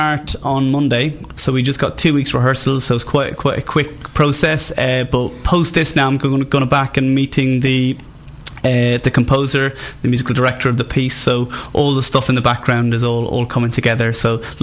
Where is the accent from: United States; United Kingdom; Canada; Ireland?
Ireland; accent: Irish; I'm from Ireland, I'm not just putting on the accent.